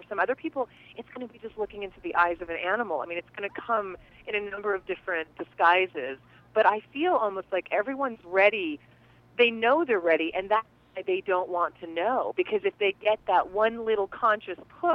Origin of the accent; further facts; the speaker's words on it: East Coast, United States; I grew up on the East Coast and ate everything that was put in my mouth.